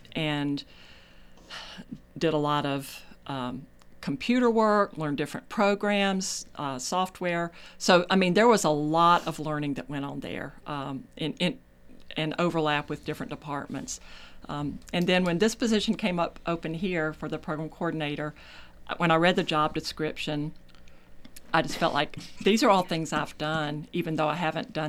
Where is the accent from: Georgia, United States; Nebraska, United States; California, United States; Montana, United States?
Georgia, United States; Barnesville; I grew up in Barnesville, Lamar County, and I spent my life there, went to school in Tennessee, graduated with an English major.